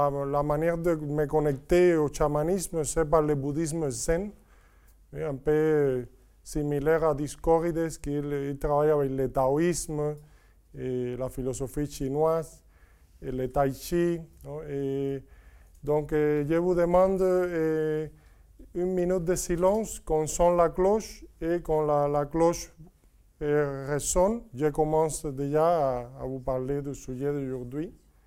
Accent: Cuba; French is a second language; moi, à Cuba, mon pays d'origine

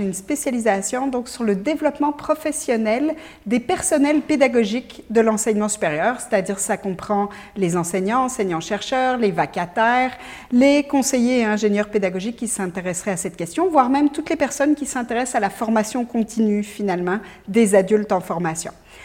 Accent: Belgium; moved away as an adult; now in Canada; en plus moi je suis belge d'origine, donc j'ai tout un parcours de formation en Belgique. Je suis arrivée au Québec, ça fait presque 16 ans maintenant que j'y suis.

